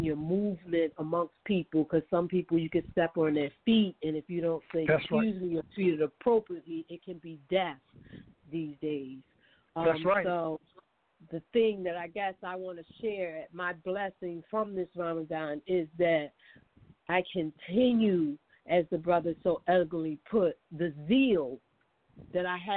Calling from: Gastonia, North Carolina, United States; I'm calling from Gastonia.

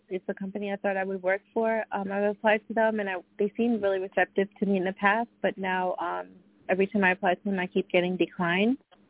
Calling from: New York, United States; I'm calling from New York.

